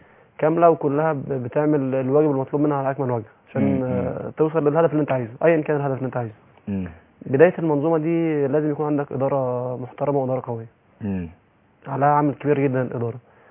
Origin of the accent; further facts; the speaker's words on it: El Mahalla El Kubra, Gharbia, Egypt; انا من المحله زي ما قلت لحضرتك ما كنتش احلم بان اوصل للي انا وصلت له